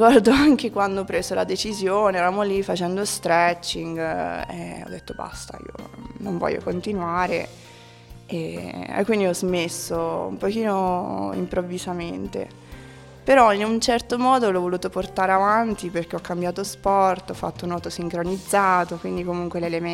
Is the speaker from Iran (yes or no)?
no; England, United Kingdom; Italian is a second language; now in Perugia, Italy; sì, sono inglese, quindi insegno l'inglese qui a Perugia